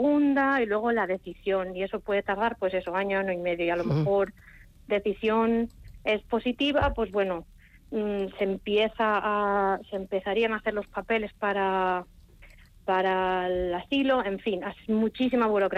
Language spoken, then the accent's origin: Spanish; Valencia, Valencian Community, Spain; Yo soy de Valencia